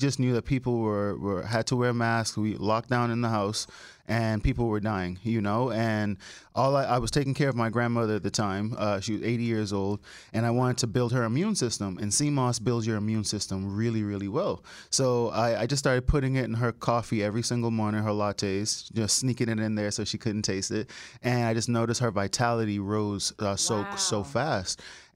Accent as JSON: {"language": "English", "country": "Bahamas", "tie": "born or raised there", "said": "So I was born and raised in the Bahamas."}